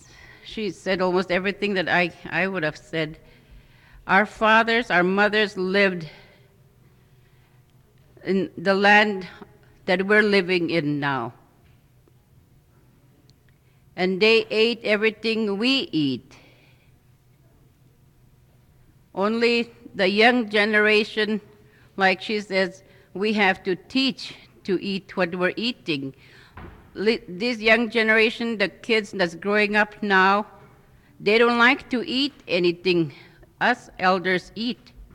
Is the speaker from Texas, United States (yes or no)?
no; Larsen Bay, Alaska, United States; from Larson Bay.